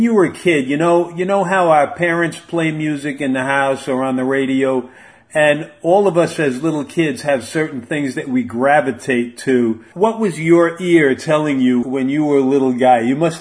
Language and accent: English; New York, United States; now in Florida, United States; I grew up in Westchester in Connecticut, and I'm living in Florida now.